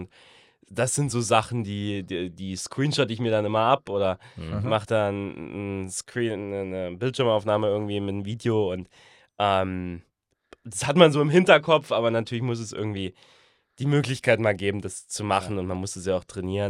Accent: Germany; als Deutscher

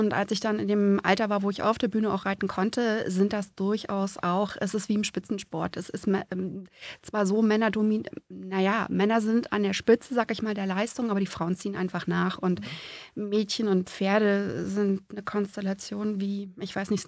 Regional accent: Brandenburg an der Havel, Brandenburg, Germany; born there; also born or lived in Rügen; Ich bin gebürtige Brandenburgerin. Aha. Also in Brandenburg an der Havel geboren, aber ich komme aus einer Militärfamilie und dementsprechend gab es viel Fluktuation, viele Umzüge, bis man dann 86 dann doch auf der Insel gelandet ist.

